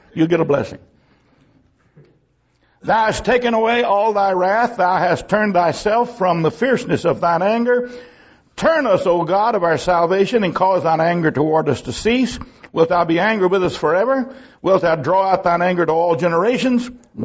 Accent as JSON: {"language": "English", "country": "United States", "tie": "born there", "said": "He let me be born in America."}